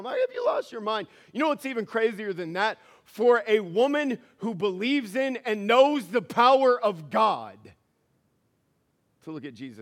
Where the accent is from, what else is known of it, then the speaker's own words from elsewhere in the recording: the South, United States; this is how I grew up in the South, and this is what I heard.